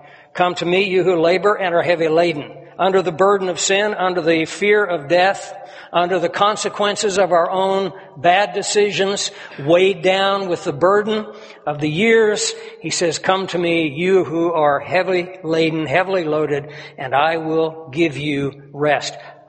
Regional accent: Kansas, United States; I grew up on a farm. The conditions that I grew up in the Flint Hills of Kansas back in the 1950s were actually pretty much like the 1800s.

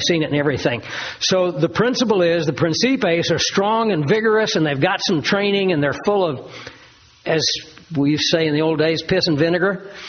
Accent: United States; now in Australia; So I'm an American, but I'm also now an Australian citizen.

